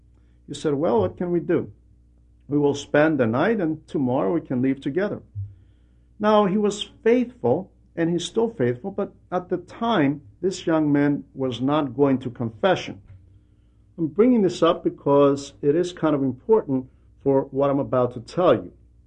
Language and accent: English; Cyprus; accent: Cypriot; because I always spoke with a strong Cypriot dialect. So I nodded, yes, I am from Cyprus, elder.